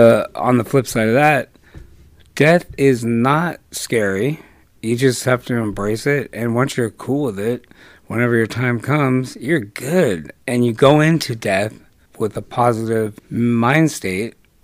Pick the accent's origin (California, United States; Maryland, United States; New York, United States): California, United States; Newport Beach; born there; Well, first of all, I was born in Newport Beach at Hoag Hospital.